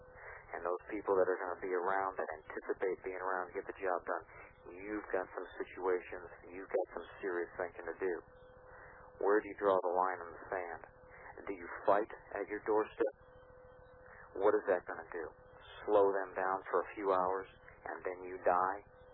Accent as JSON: {"language": "English", "town": "Cleveland", "region": "Ohio", "country": "United States", "said": "I'm from Cleveland. It's the blue collar in me."}